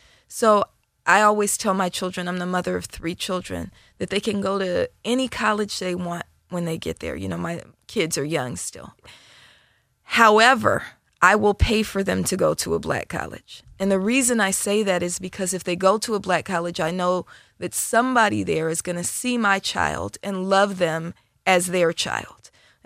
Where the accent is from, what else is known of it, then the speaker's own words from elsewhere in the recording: Oakland, California, United States; So my neighborhood, like many neighborhoods in the late 80s, early 90s, was ravaged by crack cocaine. I'm from East Oakland.